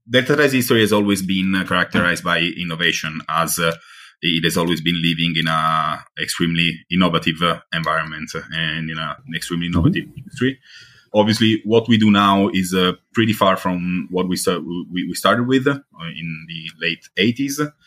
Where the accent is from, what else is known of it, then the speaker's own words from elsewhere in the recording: Turin, Piedmont, Italy; English is a second language; also born or lived in Milan; I was born in Milan, in Italy, in 1992, and I moved to Turin when I was really, really young, like around the age of 3.